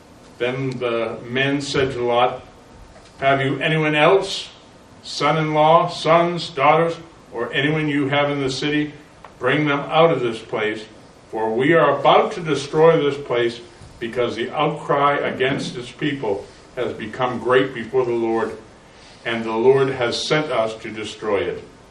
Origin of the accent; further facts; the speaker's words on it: United States; born there; I love the land of my native birth. I'm a Native American. I'm not an Indian, but born here in the great U.S. of A., nearly 400 years of ancestry.